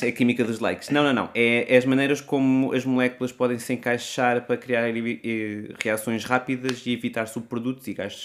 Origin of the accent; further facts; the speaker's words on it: Portugal; não só a nível nacional para nós enquanto portugueses e portuguesas